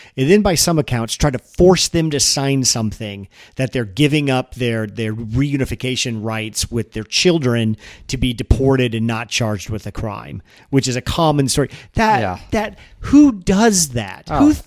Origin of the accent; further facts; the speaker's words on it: United States; That just, as an American, that just makes me sad.